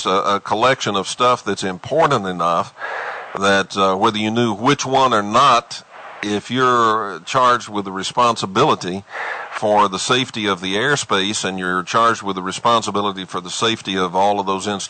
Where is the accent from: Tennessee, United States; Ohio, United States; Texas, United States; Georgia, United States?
Texas, United States; Look, I was raised in Texas, and so I'm going to use a phrase that you're going to be familiar with.